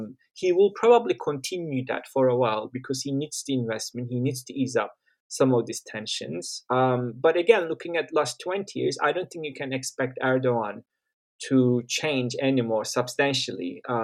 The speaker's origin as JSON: {"language": "English", "country": "United Kingdom", "said": "So obviously as a British Turk, I have two empires to deal with, right?"}